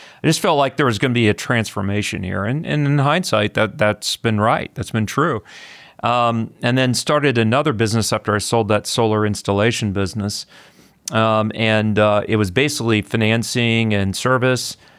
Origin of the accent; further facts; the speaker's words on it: Houston, Texas, United States; I'm from Houston. I'm not anti-oil and gas at all. And I, you know, I'm a Texan.